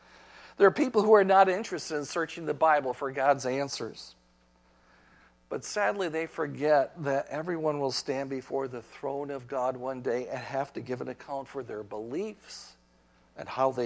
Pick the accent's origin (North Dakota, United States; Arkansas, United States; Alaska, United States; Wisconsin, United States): Wisconsin, United States; Sheboygan; born there; I was born in Sheboygan, Wisconsin, 1957, so good old Midwest.